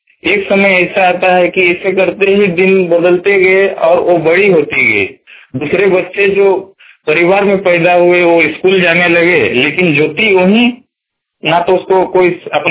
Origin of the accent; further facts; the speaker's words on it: Bhandarbera, Jharkhand, India; मैं झारखंड स्टेट का रहने वाला हूँ। District Singhbhum, मुसाबुनी block, village भंडारवरो।